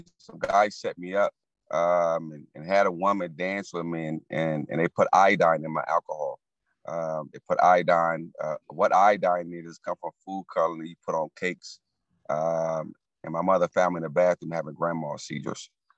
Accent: Louisiana, United States; also born or lived in Muncie, Indiana; Well, first of all, I'm actually from Muncie, Indiana. I was born and raised in Louisiana to a beautiful mother

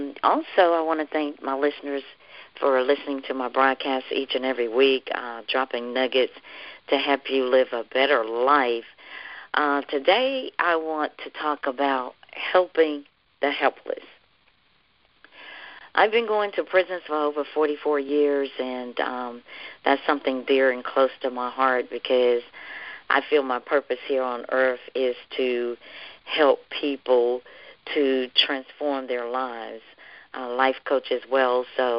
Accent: Laurinburg, North Carolina, United States; We grew up in my hometown down in Laurinburg.

